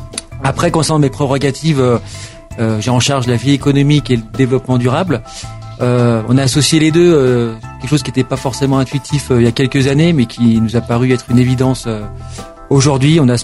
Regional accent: Tignes, Auvergne-Rhône-Alpes, France; moved away as an adult; je suis natif de Tignes, hein, mon papa étant originaire du village englouti, donc j'ai passé toute mon enfance ici, une très belle enfance, jusqu'à mes 18 ans, et puis je suis parti étudier à Lyon, travailler sur Paris

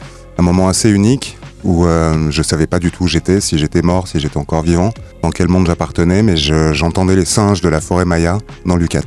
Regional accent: France; now in Mexico; je vis en ce moment au Mexique et je vais continuer à rouler en Amérique latine. Je suis français

